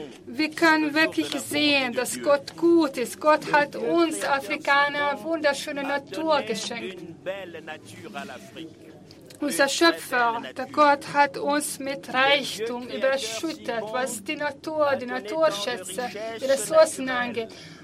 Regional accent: Cameroon; konkret über mein Heimatland Kamerun spreche

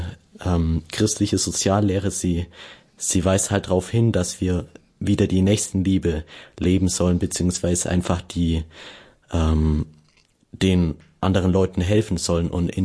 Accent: Neu-Ulm, Bavaria, Germany; Also aus meiner Heimatstadt Neu-Ulm kenne ich ein Beispiel.

